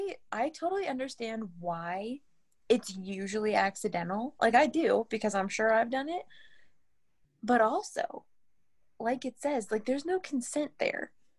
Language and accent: English; the South, United States; accent: Southern; I was very embarrassed in high school to have a Southern accent. I grew up in the South, and for some reason, I was embarrassed to have a Southern accent, and I actively tried to drop it, and it worked.